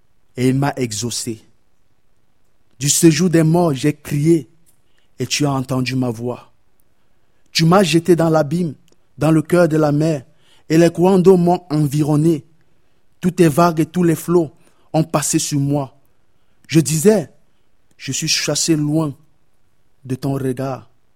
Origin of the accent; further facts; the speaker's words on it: France; Pardonnez-moi, je suis un Français, mais je n'ai pas la fierté du coq.